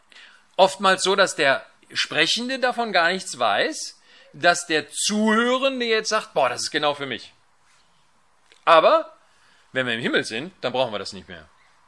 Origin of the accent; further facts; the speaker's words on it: North Rhine-Westphalia, Germany; ich komme ja aus dem Ruhrgebiet, auf einmal Ruhrpott hier sprechen würde.